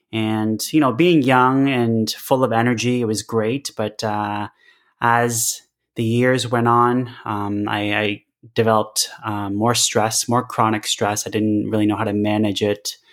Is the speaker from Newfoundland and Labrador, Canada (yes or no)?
no; Ontario, Canada; I'm a mix of Thai, Laotian, and Chinese. I was born here, actually, just 2.5 hours outside of Toronto in a very small town. And yeah, I grew up in Canada.